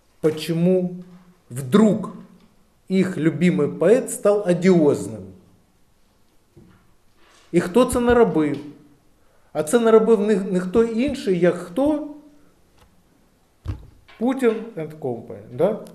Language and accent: Ukrainian; Kharkiv, Kharkiv Oblast, Ukraine; коли ми відстоюємо наш Харків, наше рідне місто